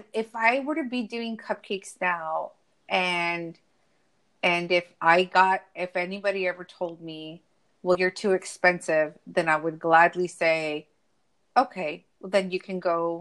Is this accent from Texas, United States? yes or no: yes; Eagle Pass, Texas, United States; because I was born and raised in Eagle Pass, Texas, which is the border of Texas.